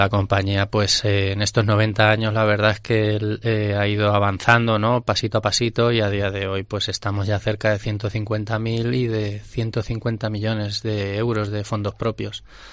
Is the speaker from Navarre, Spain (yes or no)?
no; Toledo, Castilla-La Mancha, Spain; como empresa toledana, ¿no?, pues al final pues las personas que estamos en la empresa o que hemos estado durante generaciones somos de aquí, queremos nuestra tierra